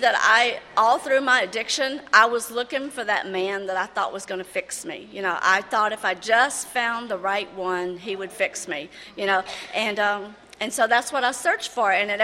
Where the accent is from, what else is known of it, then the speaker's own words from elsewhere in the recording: Tennessee, United States; I'm from Tennessee. When I was growing up, this is what came to mind. I grew up in a very large family.